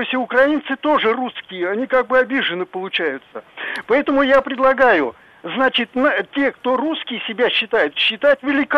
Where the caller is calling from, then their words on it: Ivanovo, Ivanovo Oblast, Russia; я из Иваново звоню